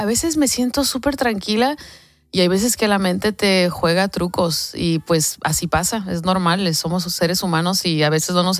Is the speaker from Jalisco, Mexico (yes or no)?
no; Tecate, Baja California, Mexico; Sí, en mi ciudad natal, Tecate.